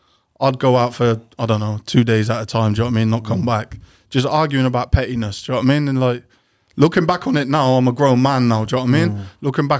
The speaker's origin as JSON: {"language": "English", "town": "Swindon", "region": "South West England", "country": "United Kingdom", "said": "I come from Swindon, so it's about an hour and a half away, do you know what I mean?"}